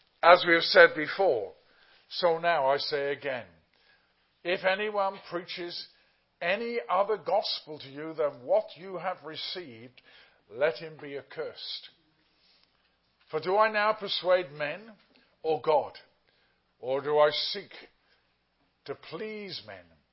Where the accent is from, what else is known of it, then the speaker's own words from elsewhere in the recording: England, United Kingdom; I established I was a pastor from England.